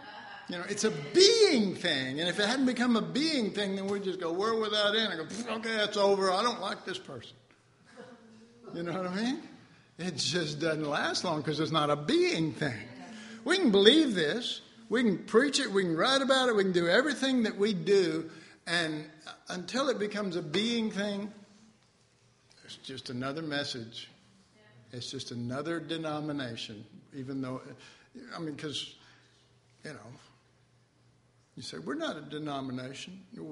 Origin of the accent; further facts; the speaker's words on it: Texas, United States; I'm from Texas. We amen that stuff.